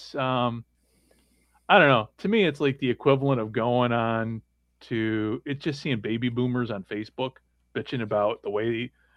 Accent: United States; just how much to me at least better the CFL game is than you know what we grew up with in the States.

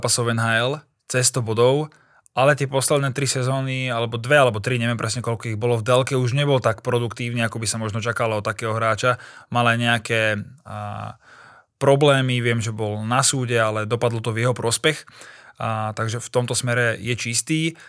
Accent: Trnava, Trnava Region, Slovakia; Trnava, pozdravujem aj do Trnavy, do môjho rodného mesta.

